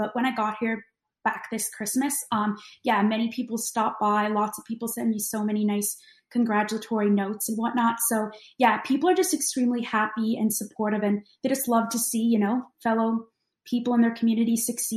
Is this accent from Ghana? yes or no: no; St. John's, Newfoundland and Labrador, Canada; I really enjoyed growing up in kind of a smaller city. I did grow up in St. John's. So St. John's, I think, has, 150,000 or a little bit more population. So it definitely was kind of like a medium-sized place.